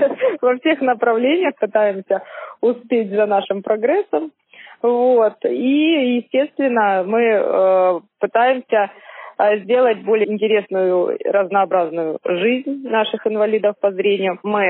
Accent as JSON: {"language": "Russian", "town": "Donetsk", "region": "Donetsk Oblast", "country": "Ukraine", "moved": "as an adult", "said": "Я сама из Донецка. В 2014 году я оттуда приехала."}